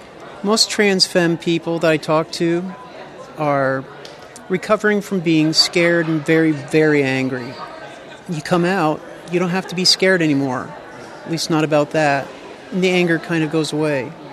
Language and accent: English; Vermont, United States; Experience in Vermont before coming out, pretty transphobic, homophobic as a child through high school